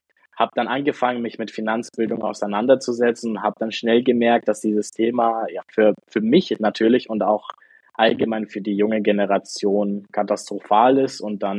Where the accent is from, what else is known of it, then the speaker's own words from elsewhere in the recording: Bavaria, Germany; Ich komme aus Regensburg, beziehungsweise aus einer kleinen Stadt in der Nähe von Regensburg